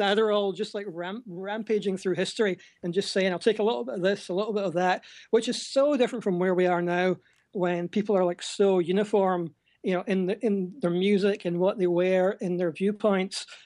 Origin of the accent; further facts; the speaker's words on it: Scotland, United Kingdom; I'm a Scottish person